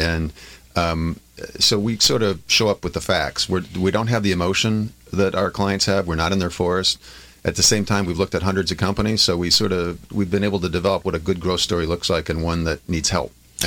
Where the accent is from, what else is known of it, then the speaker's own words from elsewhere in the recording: Wisconsin, United States; now in California, United States; I'm from Wisconsin. I'm the transplant. I grew up in the Midwest.